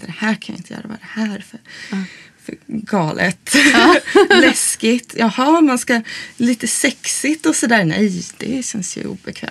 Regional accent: Umeå, Västerbotten County, Sweden; Nej, jag kommer från Umeå.

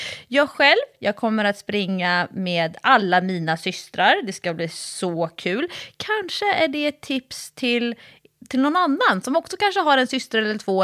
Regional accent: United States; now in Sweden; För hemma i USA.

